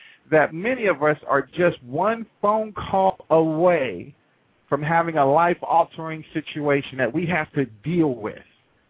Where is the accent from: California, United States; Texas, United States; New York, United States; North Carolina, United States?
New York, United States; New York City; growing up in the Bronx, New York City, while it was the murder capital of the world, I didn't have a huge outlook for life.